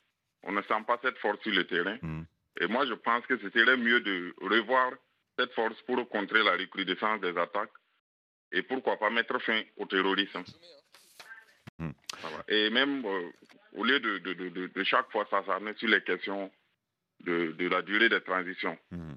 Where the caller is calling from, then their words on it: Ouahigouya, Nord, Burkina Faso; Je suis de Wayougouya.